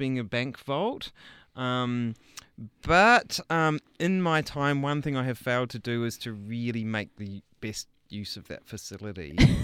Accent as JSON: {"language": "English", "country": "New Zealand", "said": "But as a New Zealander, I was indoctrinated to the country's main religion."}